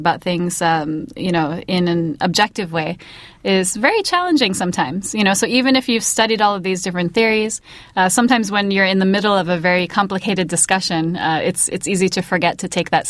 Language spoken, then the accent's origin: English; United States; And I thought, I am American.